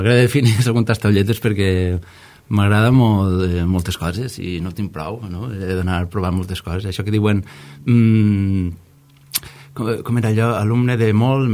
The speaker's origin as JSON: {"language": "Catalan", "town": "Alicante", "region": "Valencian Community", "country": "Spain", "tie": "born or raised there", "said": "els meus pares i tota la família són d'Agres, però jo m'he criat a Alacant, igual que tanta altra gent, pues, que els pares van emigrar del poble a la ciutat."}